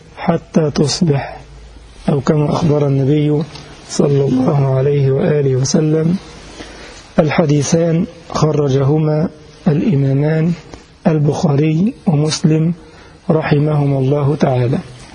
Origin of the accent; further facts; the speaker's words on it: Egypt; كما يقال عندنا في مصر، زي البلوزة